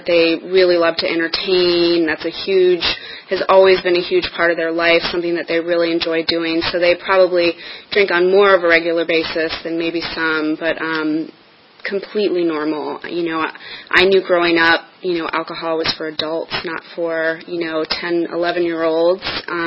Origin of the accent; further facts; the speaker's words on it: Washington, District of Columbia, United States; And, you know, I grew up in Washington, D.C. I was adopted at birth into a very loving family.